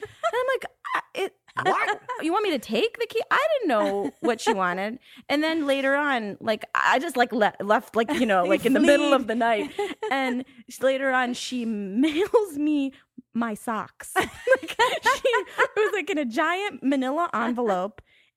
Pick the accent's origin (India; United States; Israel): India; And I love Jewish men, I'm Indian, but I really like Jewish